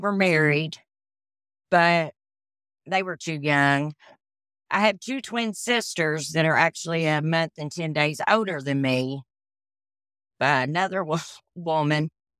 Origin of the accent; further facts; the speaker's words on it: Sellersburg, Indiana, United States; In Sellersburg, Indiana. My grandma lived there.